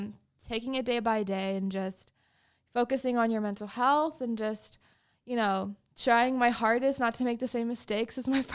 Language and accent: English; Texas, United States; Especially, you know, we're from Texas. Like coming here, it's like a huge change.